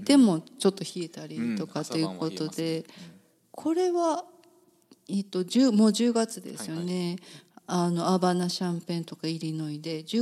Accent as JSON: {"language": "Japanese", "region": "Kansai", "country": "Japan", "said": "私が出身の関西では来てて"}